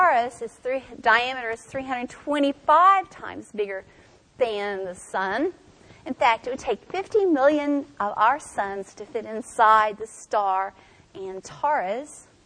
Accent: Texas, United States; because I'm from Texas

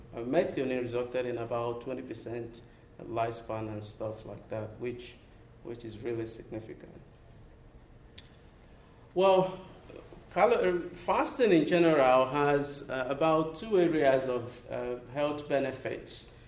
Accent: Nigeria; moved away as an adult; now in United States; I grew up in Nigeria, and back in Nigeria, I don't know, it's just part

